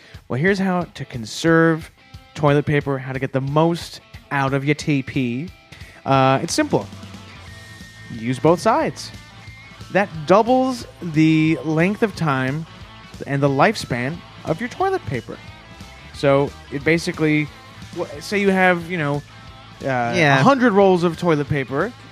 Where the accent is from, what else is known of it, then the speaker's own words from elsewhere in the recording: Canada; I'm a Canadian.